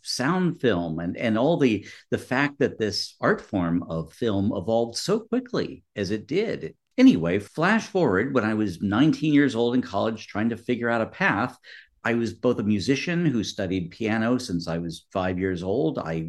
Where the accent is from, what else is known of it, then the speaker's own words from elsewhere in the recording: California, United States; But I was very fortunate in being surrounded by people in the film industry as someone growing up in Southern California.